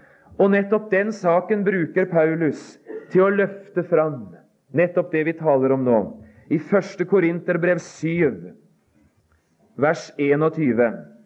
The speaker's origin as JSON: {"language": "Norwegian", "region": "Telemark", "country": "Norway", "said": "Det var et nydelig og det var et riktig uttrykk de brukte i vekkelsene hjemme i Telemark."}